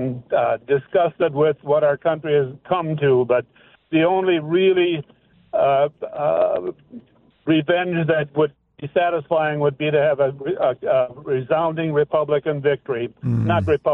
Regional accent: Lake Park, Minnesota, United States; I'm from Lake Park, Minnesota.

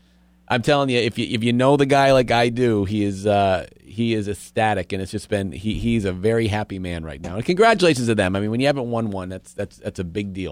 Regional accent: Vermont, United States; I grew up in Vermont. I know what Patrick Gym means

